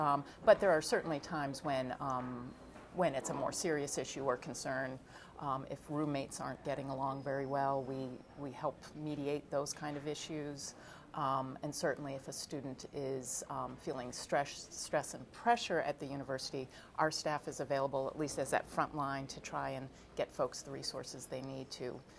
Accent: Newington, Connecticut, United States; moved away as an adult; I grew up in Newington, Connecticut, and then left Connecticut to go to college in New Hampshire.

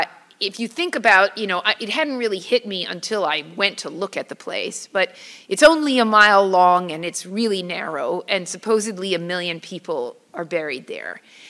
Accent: New York City, New York, United States; I'm a New Yorker, born, and I live there my entire life

